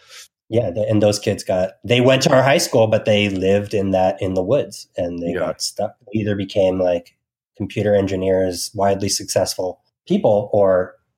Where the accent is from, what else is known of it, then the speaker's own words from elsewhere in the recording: New Jersey, United States; then I remember I spent the majority of my life from 88, through college in New Jersey. So really I'm from New Jersey.